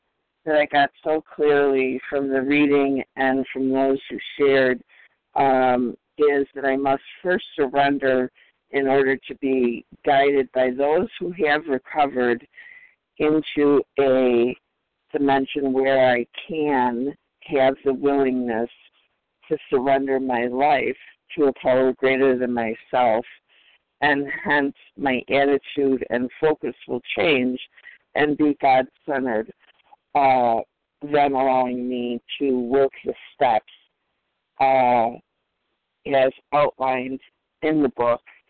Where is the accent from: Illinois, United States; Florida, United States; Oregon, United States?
Illinois, United States; Lindenhurst; Hi, I'm from Lindenhurst, Illinois